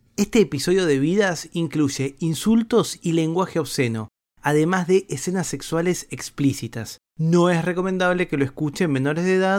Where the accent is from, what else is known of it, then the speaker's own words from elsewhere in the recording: Argentina; Si no sos de mi país, si no sos de Argentina